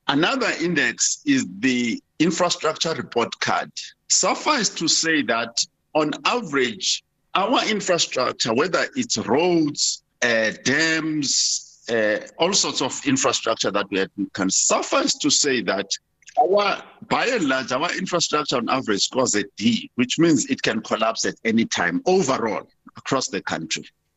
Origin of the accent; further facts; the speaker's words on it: Soweto, Gauteng, South Africa; born there; I've lived in this country for six decades. I was born in Soweto.